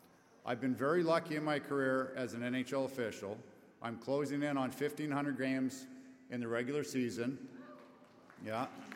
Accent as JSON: {"language": "English", "town": "Summerland", "region": "British Columbia", "country": "Canada", "tie": "born or raised there", "also_born_or_lived": "Calgary", "said": "I was born in Calgary, Alberta, Canada. Yay! There, we got some Albertans. Perfect. I was raised, though, in a small town in British Columbia called Summerland."}